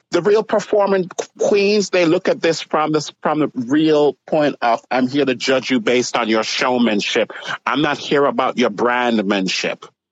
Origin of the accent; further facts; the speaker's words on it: United Kingdom; Fish and chips. I'm a British cunt.